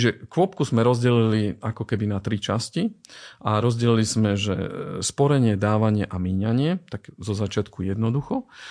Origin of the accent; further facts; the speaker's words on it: eastern Slovakia, Slovakia; accent: eastern Slovak; ako u nás, na východe, aj počujete môj prízvuk, takže viete, že som z východu